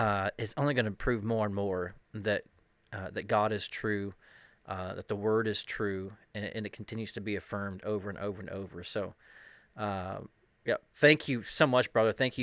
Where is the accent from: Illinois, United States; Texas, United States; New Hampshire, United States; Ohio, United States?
Texas, United States; moved away as an adult; I grew up in East Texas, being thrust into a salad bowl of religion. And when I moved to Hong Kong in my 20s